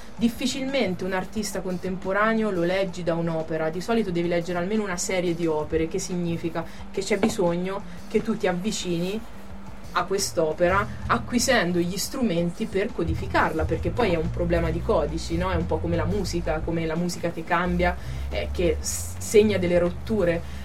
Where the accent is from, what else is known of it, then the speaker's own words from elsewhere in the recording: Rome, Lazio, Italy; now in Berlin, Germany; io vengo da Roma, cioè ho negli occhi città come Roma, come Firenze, la stessa Perugia